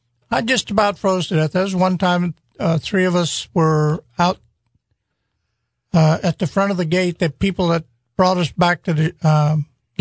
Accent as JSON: {"language": "English", "region": "California", "country": "United States", "said": "being a California boy."}